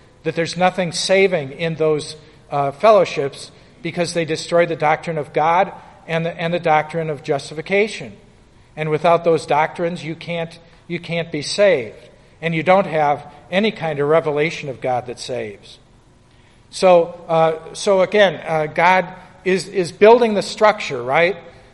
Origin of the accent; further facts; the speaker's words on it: Milwaukee, Wisconsin, United States; You know, I'm from Milwaukee. And when I grew up, the water fountains were called bubblers.